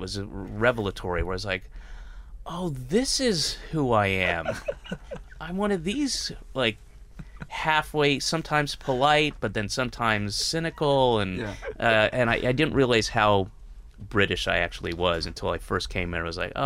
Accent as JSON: {"language": "English", "region": "New York", "country": "United States", "tie": "born or raised there", "also_born_or_lived": "Atlanta", "said": "I was born in Atlanta in the South, and but moved away when I was like five. So then I came from New York, and I was an alien to so many people"}